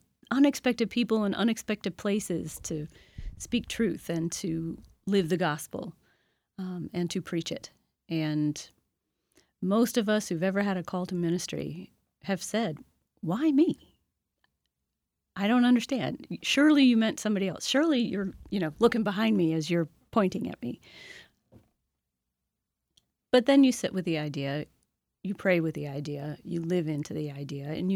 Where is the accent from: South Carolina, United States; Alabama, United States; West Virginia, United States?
Alabama, United States; Montgomery; moved away as an adult; now in Troy, United States; I did a lot of my growing up in Montgomery, Alabama, which is what I call my hometown, because, high school, college, friends, set, all of that. Moved up to Troy, New York in 1988